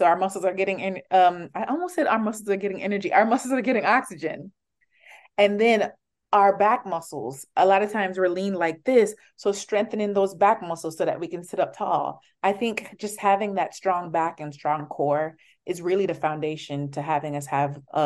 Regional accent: Jamaica; I think I came from a very conservative background. I am from Jamaica, but more so than the country, it was my religious belief.

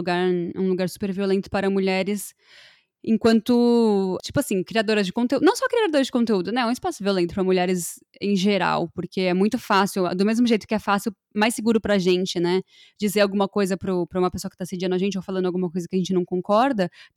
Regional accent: Brazil; Ainda mais do país que eu, da onde eu sou, do Brasil.

